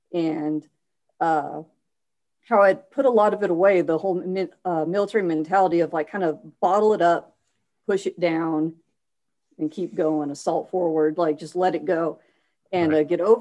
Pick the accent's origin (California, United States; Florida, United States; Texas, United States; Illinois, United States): California, United States; I was a surfer kid because I grew up in Central California.